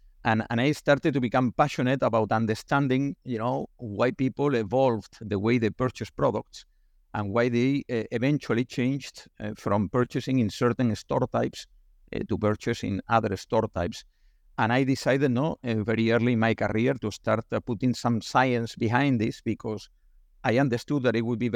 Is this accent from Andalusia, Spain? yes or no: yes; Seville, Andalusia, Spain; English is a second language; moved away as an adult; I am originally from Spain, from southern Spain, from Sevilla, no, the global epicenter of flamenco and bullfighting, no, and that's you know, where I was raised and where I joined the company.